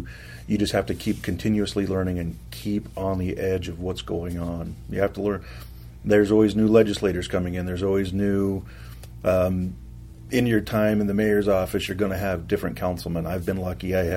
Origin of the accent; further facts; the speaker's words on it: South Dakota, United States; moved away as an adult; I was born and raised in South Central South Dakota.